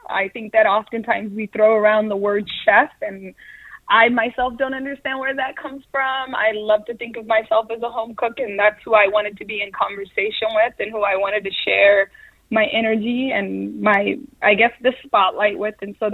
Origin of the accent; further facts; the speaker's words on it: Seattle, Washington, United States; to not seem different or like an outsider growing up in Seattle. But moving to New York really empowered me in that, like, I was different.